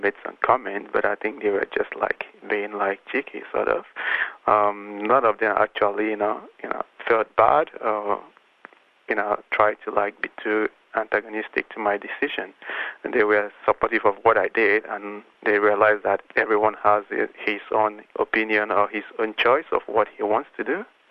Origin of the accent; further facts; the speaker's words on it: Australia; It doesn't matter if you're, you know, a Nigerian or if I'm Australian.